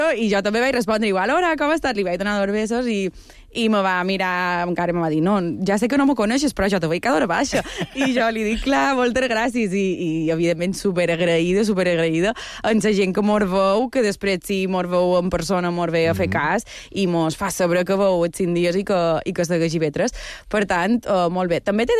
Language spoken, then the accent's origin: Catalan; Sencelles, Balearic Islands, Spain; jo soc de Sencelles, del centre de Silla, i jo venia a Palma, a fer Palma Sencelles, són 20 minuts, mitja hora